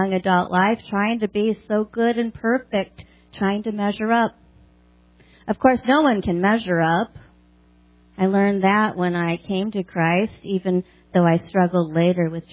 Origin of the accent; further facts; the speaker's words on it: Hinsdale, Illinois, United States; born there; So here we go. I was born in Hinsdale, Illinois. My parents are believers.